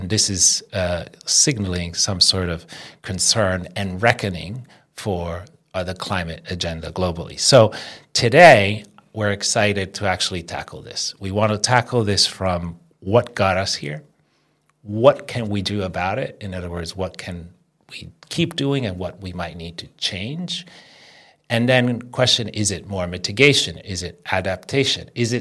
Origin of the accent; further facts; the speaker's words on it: northern Italy, Italy; I'm from Northern Italy